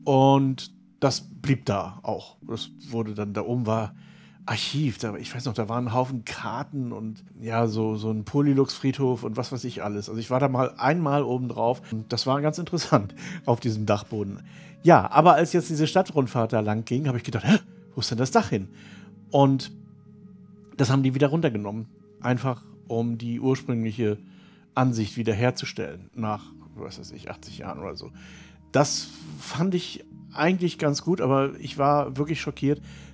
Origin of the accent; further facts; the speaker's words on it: Rostock, Mecklenburg-Vorpommern, Germany; Ich meine, ich bin in Rostock aufgewachsen und ich kenne Rostock eigentlich auch so ganz gut.